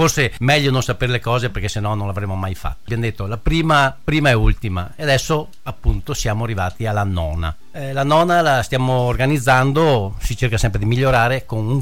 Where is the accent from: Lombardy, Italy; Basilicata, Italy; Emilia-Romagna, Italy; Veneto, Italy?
Veneto, Italy; Pieve di Cadore; io e Aldo siamo di Pieve